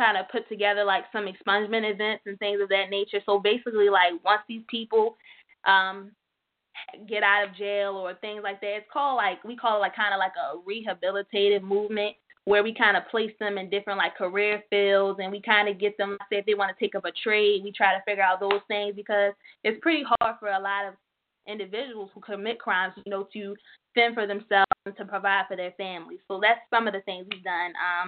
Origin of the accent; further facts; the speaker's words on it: Baltimore, Maryland, United States; because I am from Baltimore, so I liked that we had some type of community event where it just focused on us and our problems.